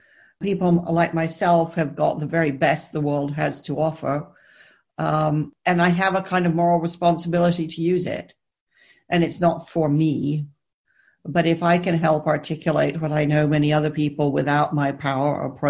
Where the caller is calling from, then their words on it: South West England, United Kingdom; I'm speaking from deepest, darkest Somerset, where I have locked down, which, as it turns out, is a perfectly lovely place to be.